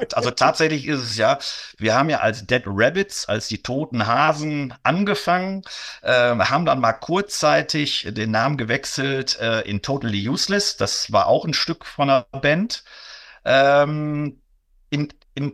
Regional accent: Germany; Würde ich mich unwohler damit fühlen, wenn ich jetzt tatsächlich als Deutscher auch noch so genau mitkriege

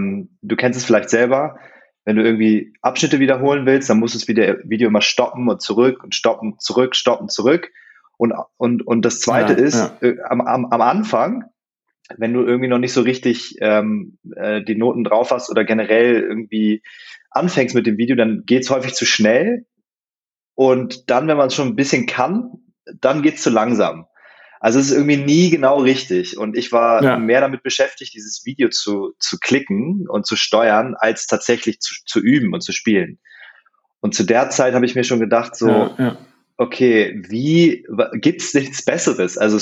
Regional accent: Hanover, Lower Saxony, Germany; Ich bin aufgewachsen in Hannover

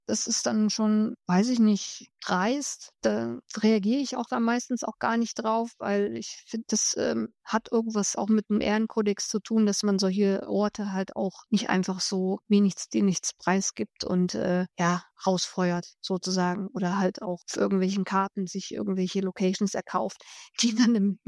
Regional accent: Thuringia, Germany; Und die lebt irgendwo im Thüringer Wald. Auch in meiner Heimat.

